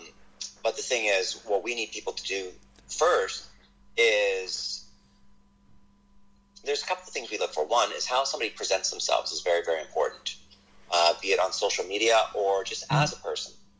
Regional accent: Canada; I'm from Canada. I grew up with Stampede Wrestling.

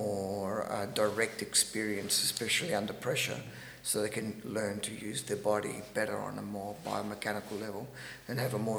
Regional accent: Adelaide, South Australia, Australia; So, I had a lot of contact with these people growing up in Adelaide.

